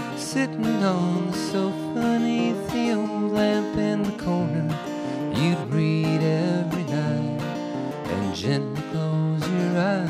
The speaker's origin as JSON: {"language": "English", "region": "New Mexico", "country": "United States", "tie": "born or raised there", "said": "I grew up in New Mexico, so it's about a town in called Bernalillo and an experience I had there."}